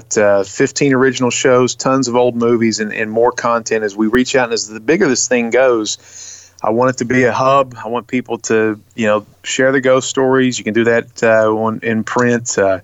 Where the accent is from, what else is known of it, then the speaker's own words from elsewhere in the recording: Baltimore, Maryland, United States; now in Tennessee, United States; me and Luke, he's from Chicago, I'm from Baltimore, we're both in Tennessee